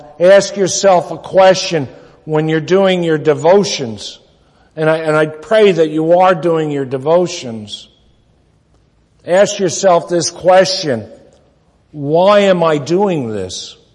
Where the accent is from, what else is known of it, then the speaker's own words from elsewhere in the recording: New York, United States; And besides, I'm from New York, and the man has not yet been born who can shut me up.